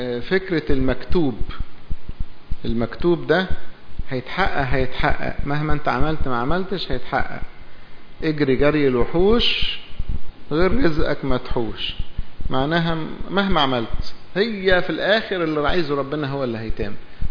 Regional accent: Egypt; زي عندنا في مصر لما كان الملك اسمه فرعون

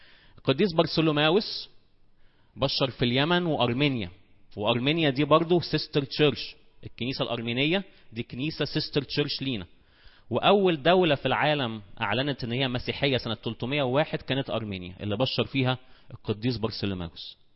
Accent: Egypt; وبشر عندنا في مصر والخمس مدن الغربية

